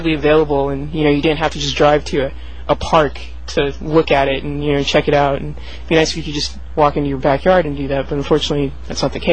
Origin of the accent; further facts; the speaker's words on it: California, United States; No, actually, I grew up in the Bay Area, and I moved down here because of the nice weather.